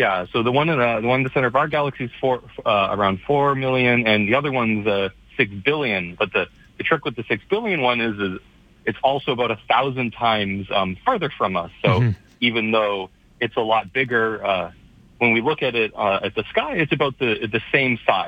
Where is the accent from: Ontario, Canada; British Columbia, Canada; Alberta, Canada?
Alberta, Canada; Calgary; I'm from Calgary, so and Canadian